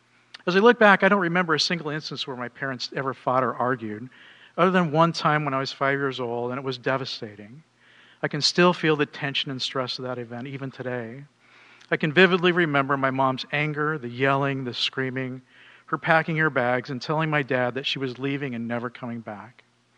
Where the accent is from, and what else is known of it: The Dalles, Oregon, United States; born there